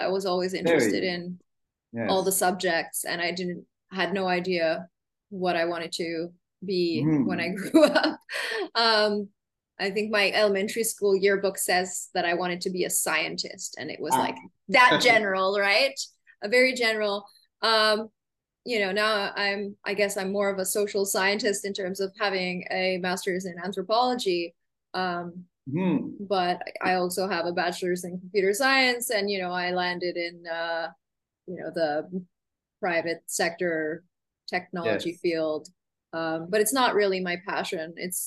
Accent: Canada; also born or lived in Iran; I was born in Iran and I was raised in Canada since the age of two.

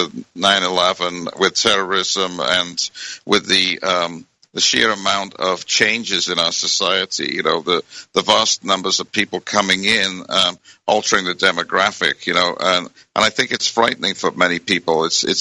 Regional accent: United Kingdom; I grew up in Britain

